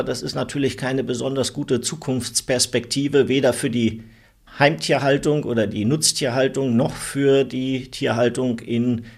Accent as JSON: {"language": "German", "region": "Lower Saxony", "country": "Germany", "tie": "born there", "said": "bin ich ja Nordlicht in Niedersachsen geboren, wenn auch sehr kosmopolit aufgewachsen."}